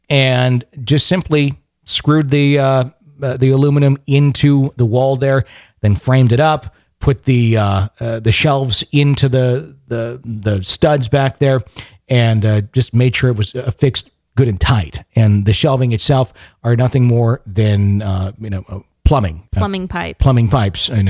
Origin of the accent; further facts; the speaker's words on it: Wisconsin, United States; But being from Wisconsin, it was kind of neat because I'm from Wisconsin.